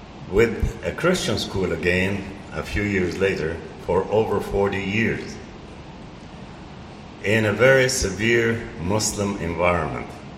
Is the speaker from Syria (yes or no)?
yes; Syria; I'm in my 85th year, and I praise God for my heritage because I was born and raised in Syria.